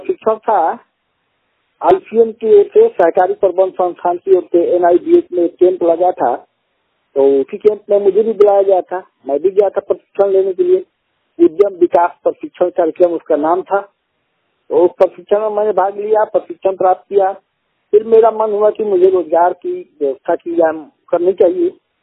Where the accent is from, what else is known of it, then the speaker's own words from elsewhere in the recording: Siwan, Bihar, India; जिला सिवान बिहार का मूल निवासी हूँ।